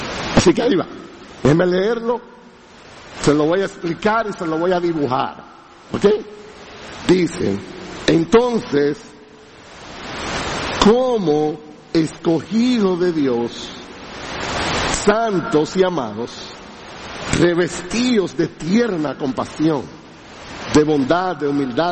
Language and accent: Spanish; Santiago, Dominican Republic; Yo recuerdo mi infancia allá en Santiago